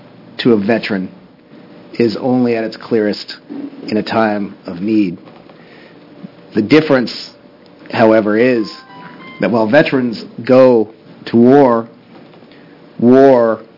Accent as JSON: {"language": "English", "region": "Oregon", "country": "United States", "said": "I represent House District 3. I'm from Josephine County."}